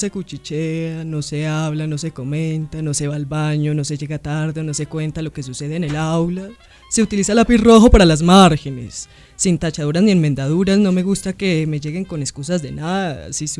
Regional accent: Bogotá, Bogotá Capital District, Colombia; also born or lived in Huila; Pues en realidad yo nací en el Huila y desde muy pequeña me vine a vivir a Bogotá.

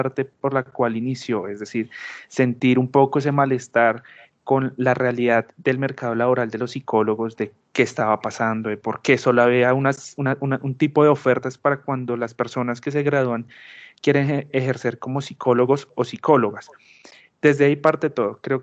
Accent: Bogotá, Capital District, Colombia; yo soy bogotano, ya tengo 26 años, soy psicólogo y actualmente vivo en la localidad de Chapinero.

